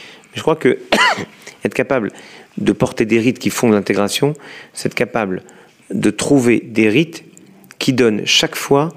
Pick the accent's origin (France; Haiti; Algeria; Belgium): France; Lyon, Auvergne-Rhône-Alpes; moi j'étais de Lyon